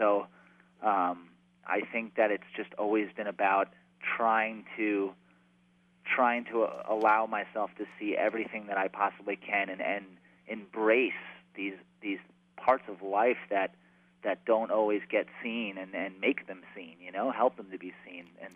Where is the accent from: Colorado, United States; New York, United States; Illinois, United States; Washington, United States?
New York, United States; Mamaroneck; Mayapack, New York. So like Westchester County area.